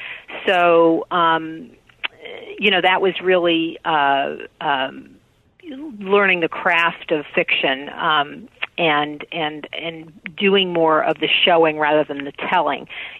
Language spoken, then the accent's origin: English; Columbus, Ohio, United States; I'm from Columbus, Ohio, and met him at a, I was invited to a book club event where he was a featured speaker.